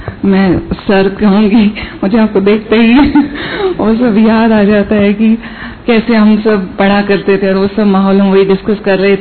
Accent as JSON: {"language": "Hindi", "region": "Haryana", "country": "India", "lives_now": "Delhi, India", "said": "तो वैसे तो मैं भी दिल्ली रहती हूँ पिछले 15 साल से, लेकिन हम सभी वहीं से हैं. तो हरियाणा छा गया है."}